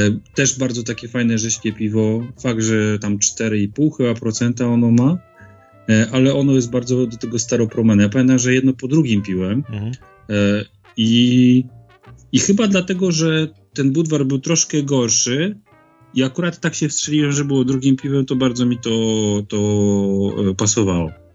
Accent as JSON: {"language": "Polish", "region": "coast", "country": "Poland", "said": "Ja wiesz, pochodzę tam z nadmorza."}